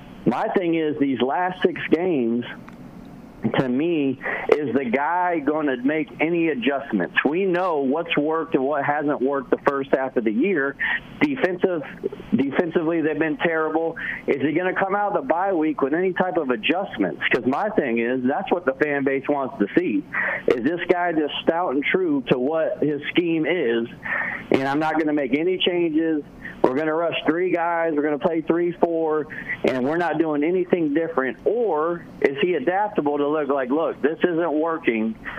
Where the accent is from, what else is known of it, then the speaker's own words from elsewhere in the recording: Tampa, Florida, United States; by now, you know, me growing up in Tampa, so I'm a huge Lightning fan.